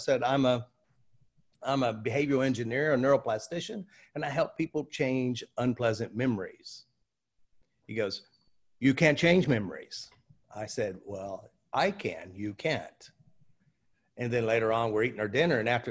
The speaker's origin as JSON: {"language": "English", "country": "United States", "said": "And of course, I'm from America."}